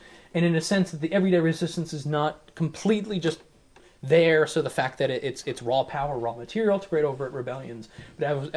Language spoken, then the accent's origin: English; Long Island, New York, United States; one of the first slave rebellions ever in the New World was in Long Island, my hometown.